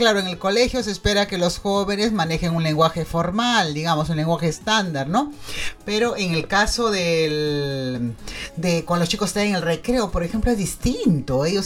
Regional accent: Lima, Peru; Si nosotros somos peruanos, somos limeños

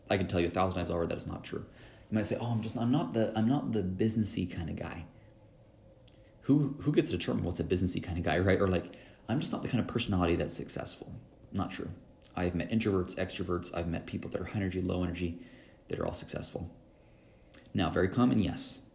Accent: Idaho, United States; especially being an American boy raised in Idaho.

